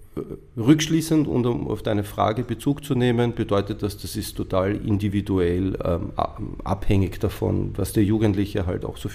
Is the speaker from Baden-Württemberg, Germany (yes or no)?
yes; Baden-Württemberg, Germany; Als ich jung war, gab es so in Baden, wo ich aufgewachsen bin, viele Punker, Gothics, Skinheads, Mods, Teddy Boys